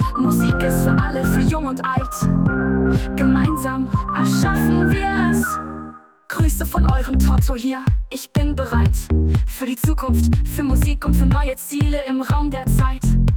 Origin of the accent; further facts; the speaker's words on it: Dortmund, North Rhine-Westphalia, Germany; Ich bin 46 Jahre alt, bald leider bereits 47. Ich komme aus Dortmund in NRW, NRW.